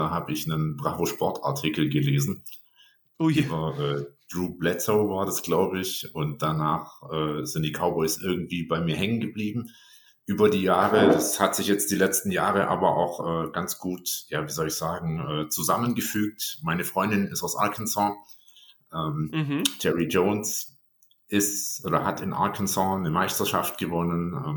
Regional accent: Ravensburg, Baden-Württemberg, Germany; Also hier im Süden, ich selber bin aus Ravensburg

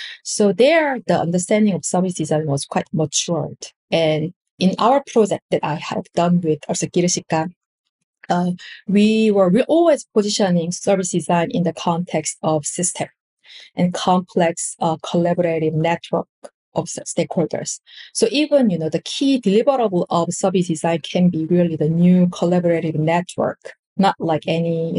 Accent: South Korea; and I am originally from Korea.

